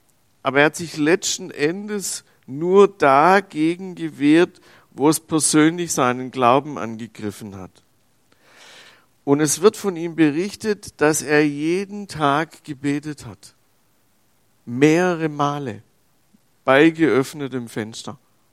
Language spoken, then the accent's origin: German; Switzerland; wie sagen's wir als Schweizer, eine kleine Bude ist